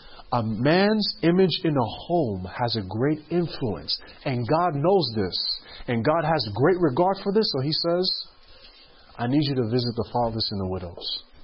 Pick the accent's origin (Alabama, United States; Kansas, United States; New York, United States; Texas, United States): New York, United States; Queens; I grew up in Queens, New York.